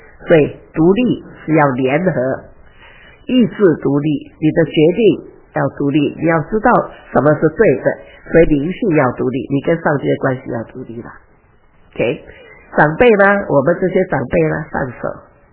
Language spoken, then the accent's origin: Chinese; Hong Kong; 因为我是在香港长大